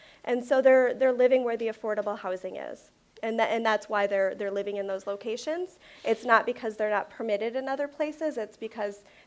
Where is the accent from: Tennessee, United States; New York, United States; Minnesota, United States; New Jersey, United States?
Minnesota, United States; Minneapolis; Yeah, so I grew up in Minneapolis, and I was surrounded by refugees from, like I said, the time I was five.